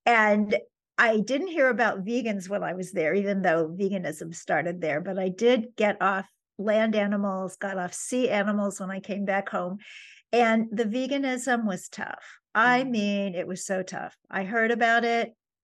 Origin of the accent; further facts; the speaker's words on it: New York, United States; also born or lived in Kansas City, Missouri; So I'm going to remember that I'm a New Yorker and talk really fast.